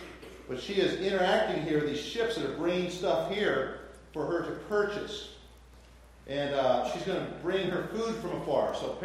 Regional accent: Colorado, United States

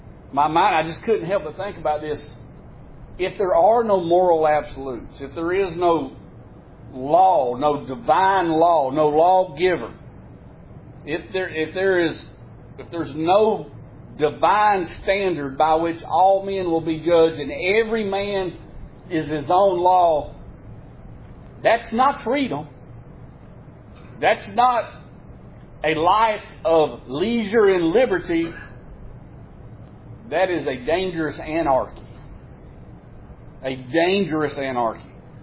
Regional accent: United States; we as American people have become more and more to where we will not bow to accountability, responsibility.

